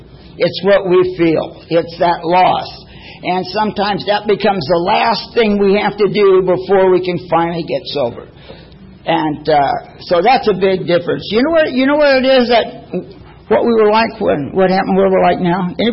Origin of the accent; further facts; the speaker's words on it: San Diego, California, United States; I'm from San Diego. I was born here. I lived here all my life.